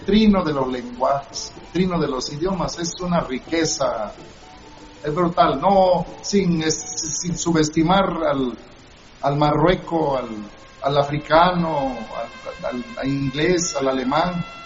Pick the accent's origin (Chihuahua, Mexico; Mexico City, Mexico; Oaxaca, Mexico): Oaxaca, Mexico; el Mije, de donde yo soy, es una región donde es resistente la gente.